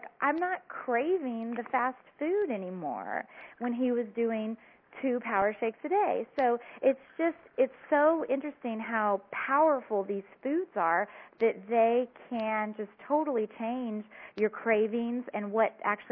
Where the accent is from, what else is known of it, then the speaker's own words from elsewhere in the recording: Texas, United States; I love sugar, and I'm from Texas, and dessert comes with every meal, and it's just